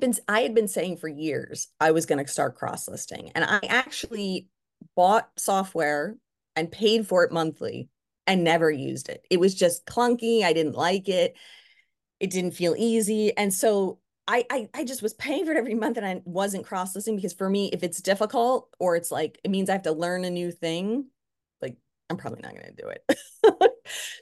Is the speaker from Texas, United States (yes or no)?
no; New York, United States; I'm a born complainer. I'm a Jew from New York, and like complaining is in my genetics.